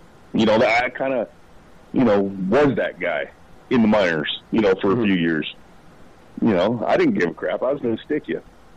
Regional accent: Texas, United States; accent: Texan; now in Canada; Amarillo in a small oil field town, border Texas. And yeah, when I say stuff like that, you probably hear my accent.

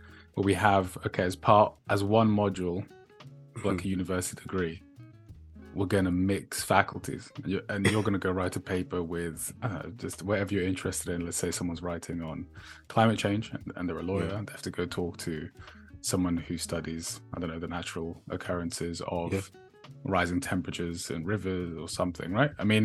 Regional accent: England, United Kingdom

